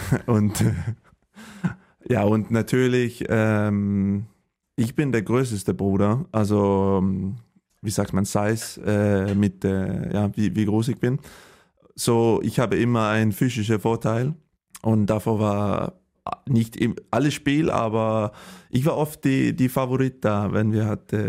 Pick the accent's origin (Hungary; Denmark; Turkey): Denmark; Holstebro, Central Denmark Region; German is a second language; Also ich bin geboren in Holstebro in Dänemark. Das ist an die Westseite und ja, auf dem Land, nicht in der Stadt.